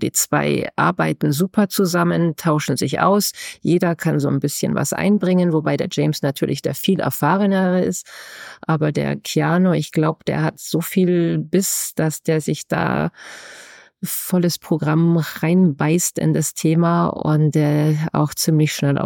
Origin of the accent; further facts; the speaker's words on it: Kempten, Bavaria, Germany; Jetzt sind wir nach Kempten gezogen, meine Heimatstadt.